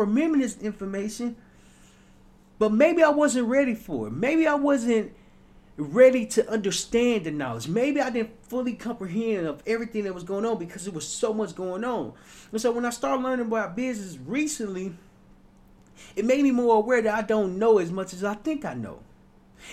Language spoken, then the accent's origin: English; Little Rock, Arkansas, United States; When I was young, growing up in Little Rock, Arkansas